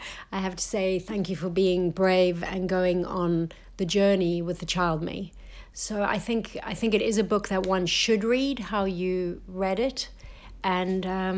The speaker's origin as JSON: {"language": "English", "country": "South Africa", "tie": "born or raised there", "said": "growing up in South Africa is very special at the time."}